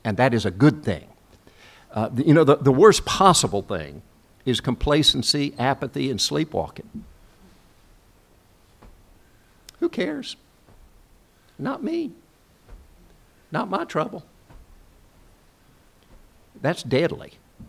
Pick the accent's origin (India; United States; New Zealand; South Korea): South Korea; And I grew up in Korea immediately following the Korean War.